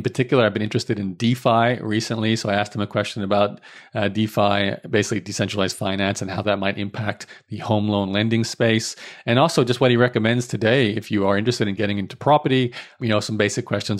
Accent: Australia; now in Canada; I came to Canada from Australia. I have a passport for both countries, but I have no tax record here in Canada.

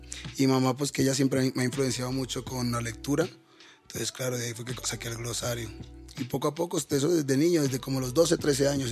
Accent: Colombia; la primera vez que vengo a Colombia. La primera vez que voy a hacer un evento en mi país.

